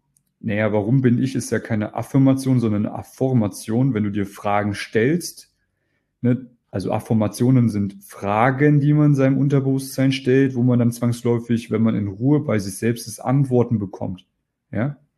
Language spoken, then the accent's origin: German; East Germany, Germany; Ich bin halt ein Ostdeutscher. Wir sind halt anders drauf.